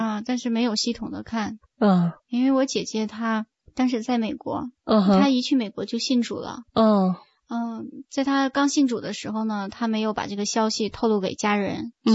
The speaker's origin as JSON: {"language": "Chinese", "country": "China", "moved": "yes", "lives_now": "Singapore", "said": "他就问我是不是刚从国内过来。我说是的。"}